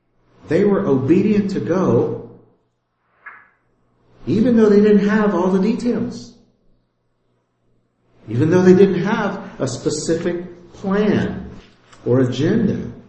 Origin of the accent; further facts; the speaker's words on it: Houston, Texas, United States; It reminds me of my hometown of Houston, where it's this international melting pot.